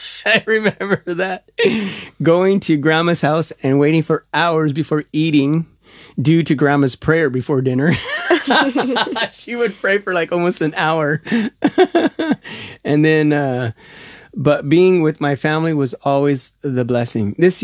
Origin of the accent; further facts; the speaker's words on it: United States; I was looking at where a lot of these, because I'm American, and like you said to me that we're such a new country that most of our traditions came from somewhere else.